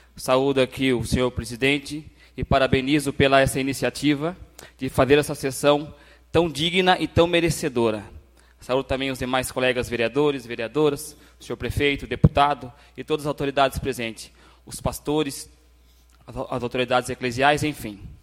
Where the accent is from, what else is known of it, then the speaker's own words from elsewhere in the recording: Ibiúna, São Paulo, Brazil; Sou de Ibiúna.